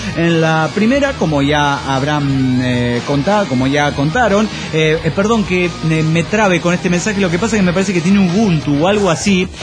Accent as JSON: {"language": "Spanish", "region": "Mexico City", "country": "Mexico", "tie": "born or raised there", "said": "Me despido todo obligado y orgulloso por, como dicen, mi barrio natal. Es un orgullo ser mexicano, pero ser de Tepito es un don de Dios."}